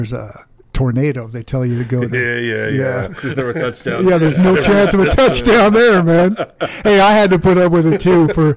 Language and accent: English; Bronx, New York, United States; The Raiders and the Giants, because I'm originally from the Bronx.